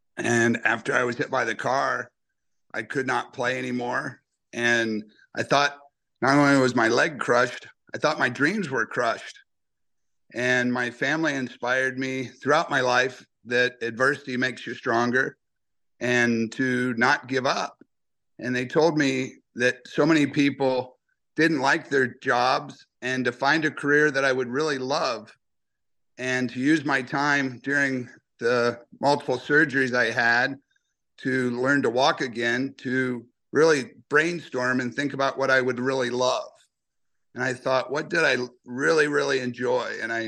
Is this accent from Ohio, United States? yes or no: yes; Ohio, United States; I grew up in Ohio, and I thought, gosh, you know, maybe I could be a major league groundskeeper.